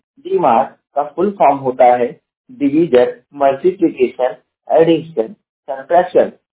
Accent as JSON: {"language": "Hindi", "town": "Jaunpur", "region": "Uttar Pradesh", "country": "India", "said": "मैं उत्तर प्रदेश के जौनपुर जिले का निवासी हूँ"}